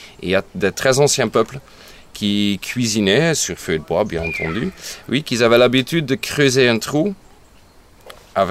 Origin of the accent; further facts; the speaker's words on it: Belgium; moved away as an adult; now in France; je suis belge d'origine et je suis arrivé en Ardèche, le sud d'Ardèche, région Lavance. Depuis 7 ans.